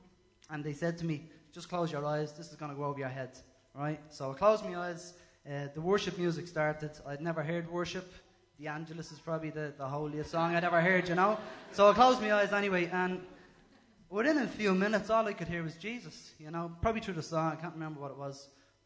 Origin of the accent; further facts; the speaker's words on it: Tallaght, County Dublin, Ireland; I'm from Tallaght. I'm 36.